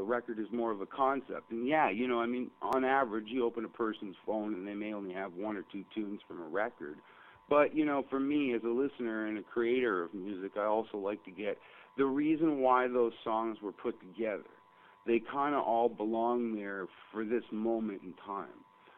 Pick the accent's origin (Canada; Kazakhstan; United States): Canada; I love Canada, man. I love being a Canadian. I love this space and the great white north.